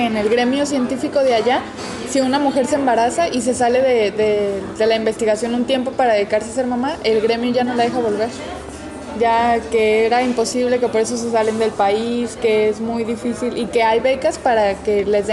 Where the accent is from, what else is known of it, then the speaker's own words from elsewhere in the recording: El Grullo, Jalisco, Mexico; lo hizo uno del Grullo, de mi pueblo.